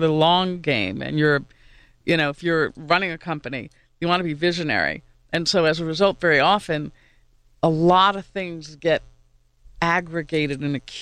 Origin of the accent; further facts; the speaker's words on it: New York, United States; now in Pittsburgh, United States; And I'm from New York.